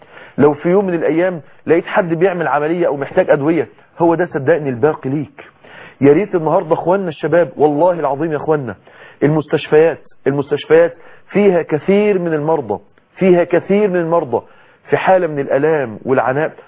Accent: Mansoura, Dakahlia, Egypt; من اكتر الحاجات اللي تربى عليها الشباب عندنا في المنصورة

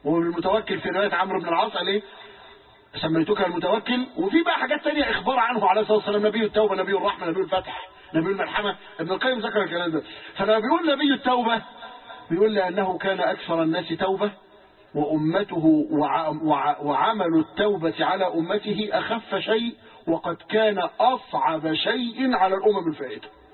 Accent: Egypt; القوطة عندهم في ليبيا بجنيه، عندنا في مصر 3 جنيه.

